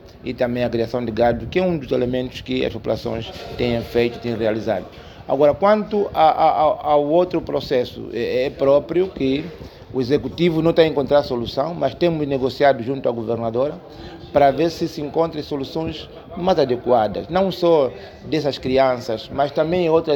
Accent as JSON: {"language": "Portuguese", "country": "Angola", "said": "como angolano"}